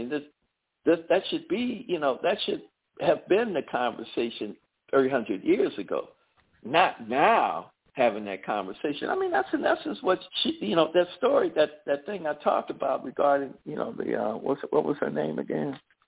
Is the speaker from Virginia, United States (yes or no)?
yes; Charlottesville, Virginia, United States; You know, I'm from Charlottesville, Virginia, and I know the issues that happen in the school system.